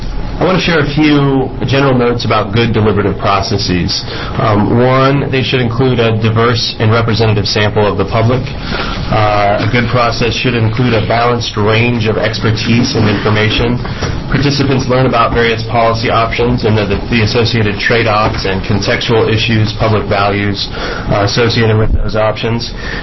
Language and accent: English; Salem, Oregon, United States; now in Portland, United States; I live in Portland, Oregon, and I was born and raised in Salem.